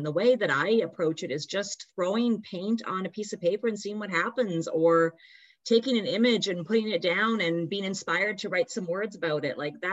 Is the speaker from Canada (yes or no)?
yes; Canada; now in United States; I live outside of New York City, but I'm a Canadian.